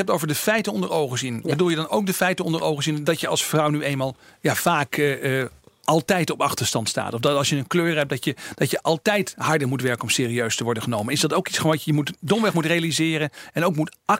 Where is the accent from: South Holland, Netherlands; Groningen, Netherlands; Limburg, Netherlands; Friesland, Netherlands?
Groningen, Netherlands; Ik kom zelf uit Oost-Groningen en ging in Amsterdam studeren.